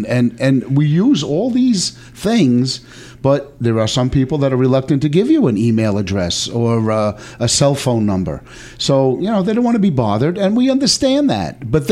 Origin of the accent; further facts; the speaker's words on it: North Massapequa, New York, United States; I mean, I was born and raised in North Massapequa, and my grandmother used to take me to the Aggie school.